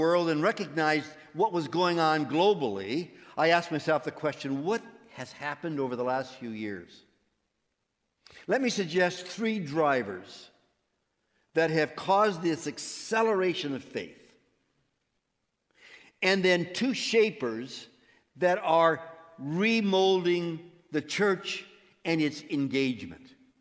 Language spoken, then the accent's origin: English; Saskatoon, Saskatchewan, Canada; I was raised in Saskatoon.